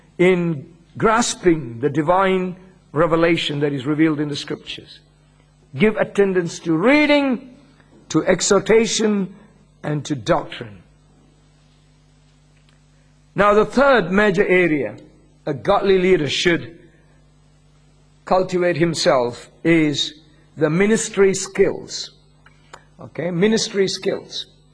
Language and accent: English; India; accent: Indian; English is a second language; also born or lived in Singapore; I came from India, so I probably still have a little bit of Indian accent. And when I grew up, I started to study Bible in Singapore, I picked up some Southeast Asian accent. And so I have a mixture of all these with me.